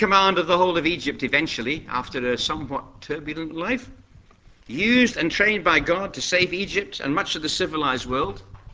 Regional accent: Scotland, United Kingdom; And being Scottish, I'd like to think it was tartan.

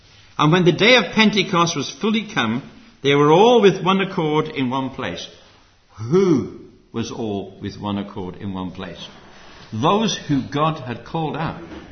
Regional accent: Zimbabwe; I know when I was a kid growing up in Rhodesia, we had the radio.

